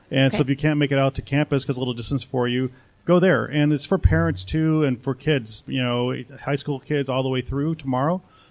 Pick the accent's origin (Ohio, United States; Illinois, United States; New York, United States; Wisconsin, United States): Illinois, United States; Chicago; I'm from the U.S. I'm from Chicago.